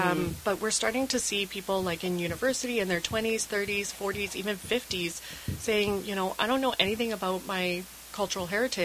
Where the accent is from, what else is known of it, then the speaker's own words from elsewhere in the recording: Canada; born there; it was because of the history that existed that has enabled me to be born in Canada.